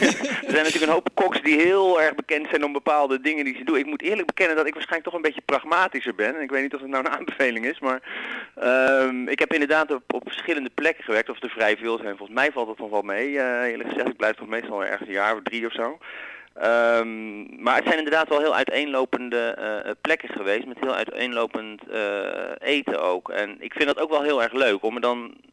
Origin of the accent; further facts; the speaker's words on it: Volendam, North Holland, Netherlands; born there; Ik ben geboren in Volendam, of all places.